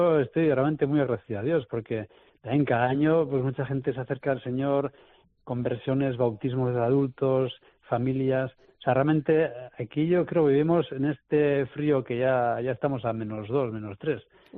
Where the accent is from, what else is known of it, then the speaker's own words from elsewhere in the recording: Basque Country, Spain; Es decir, que aquí, siendo vasco, soy casi como un abuelo de los abuelos, de los primeros finlandeses.